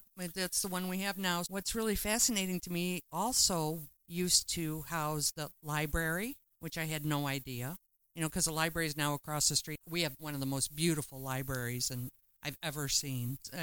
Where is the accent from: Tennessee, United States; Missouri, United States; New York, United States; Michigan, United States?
Michigan, United States; Well, you're German and I'm from Michigan.